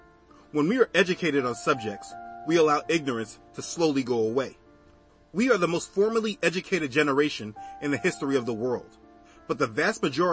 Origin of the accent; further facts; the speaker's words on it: United States; born there; I'm an American by nationality of the country I was born and live in.